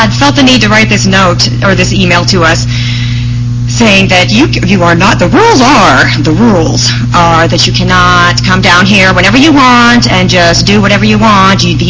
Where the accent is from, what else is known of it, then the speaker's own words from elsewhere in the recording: Las Vegas, Nevada, United States; also born or lived in Provo; I was born in Provo, and my parents moved me to Vegas when I was like 11 months old. It was awesome. So I was raised in Vegas